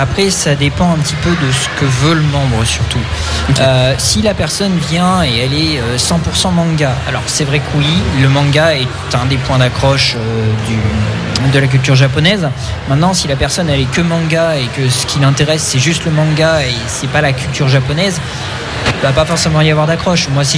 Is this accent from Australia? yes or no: no; France; Heureusement qu'on est français.